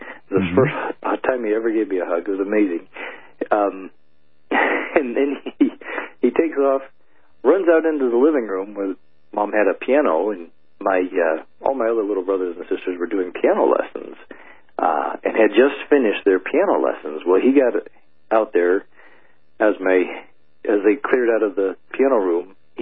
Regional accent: Great Lakes, United States; You know, I grew up in the Great Lakes area

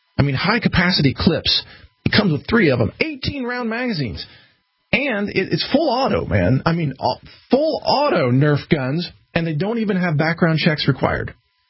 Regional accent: Midwest, United States; I come from the Midwest, and I had to find liberty on my own.

